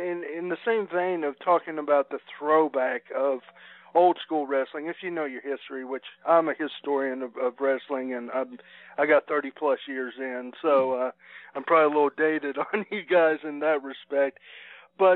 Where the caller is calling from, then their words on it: Kentucky, United States; Otherwise … I'm calling from Kentucky.